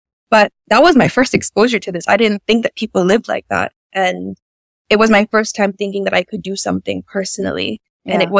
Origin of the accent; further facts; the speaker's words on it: Wales, United Kingdom; also born or lived in Philippines; stigmas and stereotypes that I would have had growing up in the Philippines that I currently don't have because I grew up in South Wales